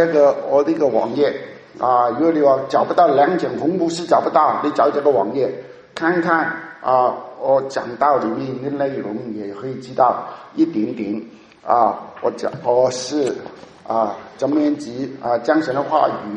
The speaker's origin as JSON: {"language": "Chinese", "country": "Hong Kong", "second_language": "Chinese", "said": "因为我是香港来的啊，所以你也一样，你知道我已经有两年没有用普通话讲道了，在香港讲道是讲粤语的嘛"}